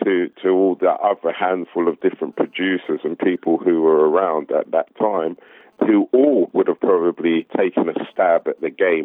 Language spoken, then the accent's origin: English; United Kingdom; So for us, as people who were now born and raised in Britain, with all the adversity going on